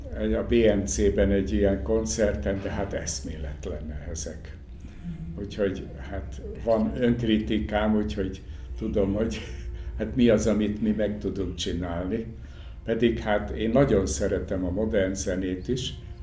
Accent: Transylvania, Romania; én is erdélyi vagyok

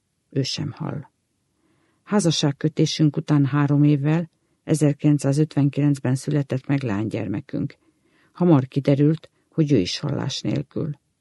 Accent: Bana, Komárom-Esztergom, Hungary; Szülőfalum, Bana iskolájába irattak be.

